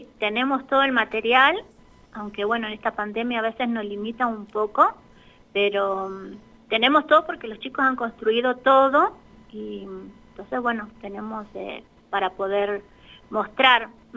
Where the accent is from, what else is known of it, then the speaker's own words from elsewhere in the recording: Buenos Aires, Argentina; now in Cachi, Argentina; Yo lo elegí hace 10 años para vivir acá, soy de Buenos Aires.